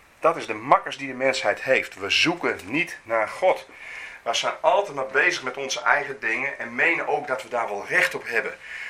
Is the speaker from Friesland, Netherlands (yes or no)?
yes; Leeuwarden, Friesland, Netherlands; moved away as an adult; ik ben geboren getogen in Leeuwarden, maar ik trok op mijn 18e als student naar Leeuwarden. En daar trok op mijn 18e als student naar Groningen